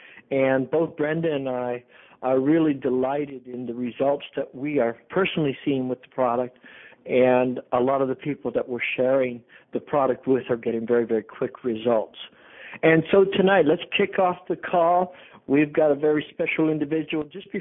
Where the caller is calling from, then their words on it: Toronto, Ontario, Canada; I'm calling in from Toronto.